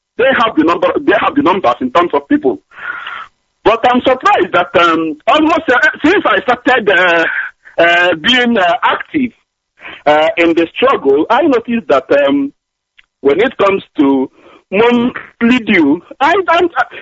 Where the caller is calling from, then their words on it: Stavanger, Rogaland, Norway; I'm calling from the southwest coast of Norway, Stavanger.